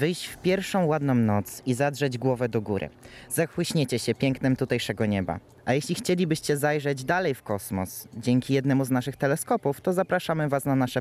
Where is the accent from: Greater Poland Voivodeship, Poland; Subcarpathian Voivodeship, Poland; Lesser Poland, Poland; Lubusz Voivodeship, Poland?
Subcarpathian Voivodeship, Poland; Ja jestem z Bieszczad, więc ja ją widzę na co dzień